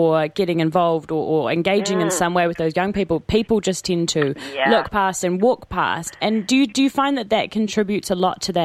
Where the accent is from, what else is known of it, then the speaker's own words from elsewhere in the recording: Auckland, New Zealand; I mean, when I was, I grew up in West Auckland.